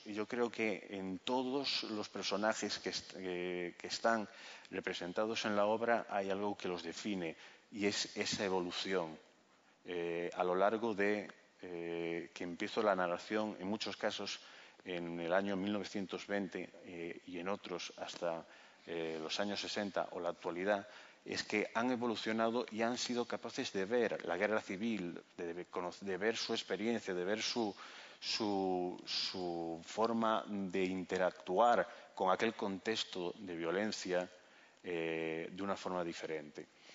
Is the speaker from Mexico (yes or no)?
no; Galicia, Spain; la historia de lugares de donde yo vengo, que es de Galicia.